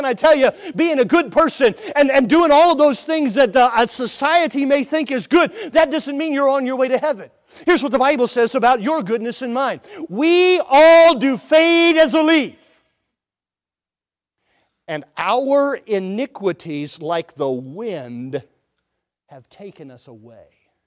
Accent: South Carolina, United States; Now, I was born in South Carolina. I grew up saying, yes, sir, no, sir, yes, ma'am, no, ma'am.

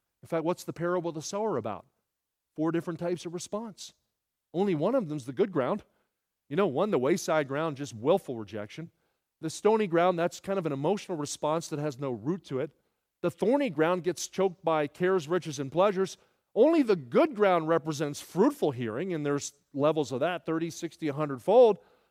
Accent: Sewell, New Jersey, United States; I grew up in the next town. My dad grew up in Pittman. I was raised in Sewell, the next town over.

